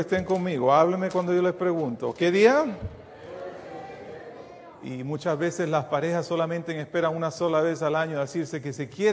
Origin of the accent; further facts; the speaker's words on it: Dominican Republic; moved away; yo salí de la República Dominicana no porque había abundancia, sino que fuimos, como yo digo, refugiados económicos.